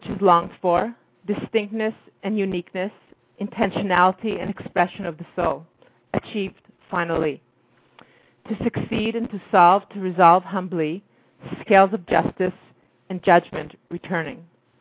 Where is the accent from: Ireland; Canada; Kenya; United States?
Canada; Montreal, Quebec; I'm a poet from Montreal, Canada.